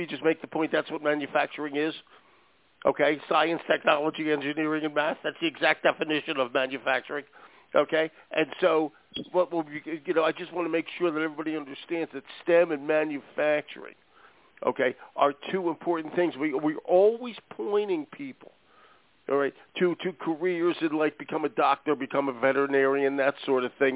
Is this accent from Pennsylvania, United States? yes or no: yes; Philadelphia, Pennsylvania, United States; I'm from Philly. Just so you know that, my friend. There you go. Went all through Philly schools, et cetera.